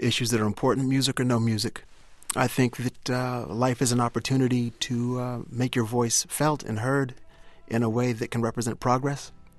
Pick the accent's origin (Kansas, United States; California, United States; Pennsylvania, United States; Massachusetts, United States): California, United States; Claremont; if there's a kid who's in Nebraska or in my hometown of Claremont or anywhere